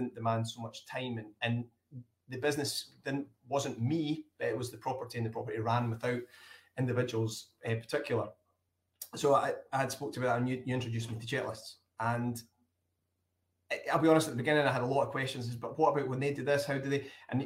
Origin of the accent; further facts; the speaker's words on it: Scotland, United Kingdom; accent: Scottish; I'm from the original Roslyn Inn. And as you'll hear by my accent, it's from Scotland. So we are just south of Edinburgh, the capital of Scotland, in a village called Roslyn.